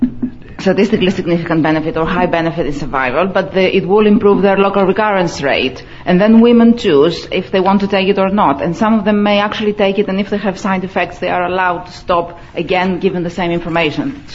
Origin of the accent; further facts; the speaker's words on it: East Midlands, United Kingdom; because I'm from the East Midlands